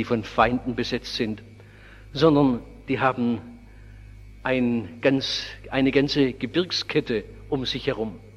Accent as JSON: {"language": "German", "town": "Oberndorf", "region": "Baden-Württemberg", "country": "Germany", "tie": "born or raised there", "said": "1945, in dieser Waffenstadt Oberndorf, wo ich groß geworden bin"}